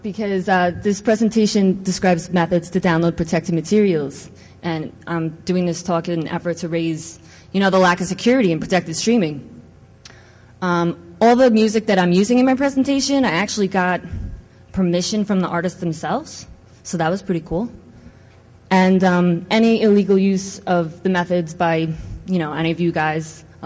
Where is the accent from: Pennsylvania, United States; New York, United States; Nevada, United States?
New York, United States; New York City; accent: New York; That's in New York City, in case you didn't hear my accent already.